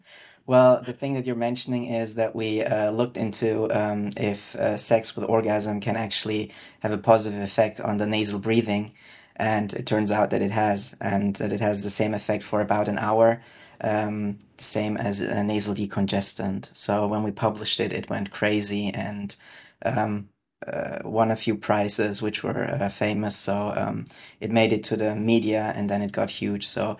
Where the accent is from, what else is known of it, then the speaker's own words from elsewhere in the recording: Karlsruhe, Baden-Württemberg, Germany; English is a second language; I was born and raised in a town in Germany called Karlsruhe. I studied in Heidelberg, which is not far away.